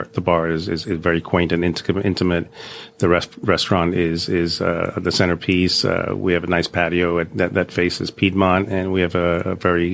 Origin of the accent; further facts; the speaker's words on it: Hong Kong; We grew up in Hong Kong, so we have a lot of Asian influence.